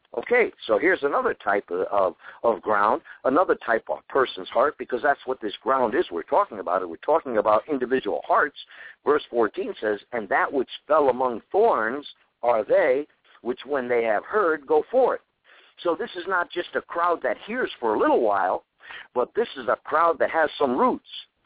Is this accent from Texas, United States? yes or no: no; Connecticut, United States; now in Imperial Beach, United States; now I'm from Connecticut, and I was born in Connecticut, and I'm out here in California right now in Imperial Beach